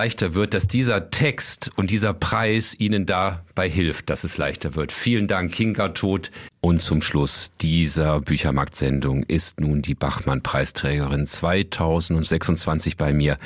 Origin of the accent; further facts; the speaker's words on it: Wuppertal, North Rhine-Westphalia, Germany; Das ist gar nicht so weit von meiner Heimatstadt Wuppertal entfernt.